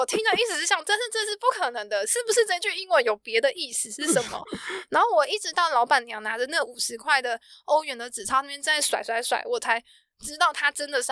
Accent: Taiwan; 然后我们就说不是，我们是台湾人。

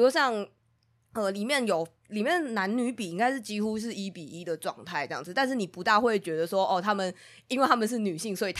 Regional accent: Taiwan; 我们直接拿我们是台湾人

